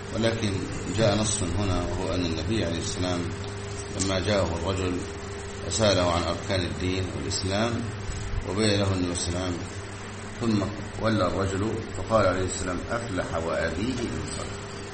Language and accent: Arabic; Egypt; مشهور عندنا في مصر: آه يا نيابة.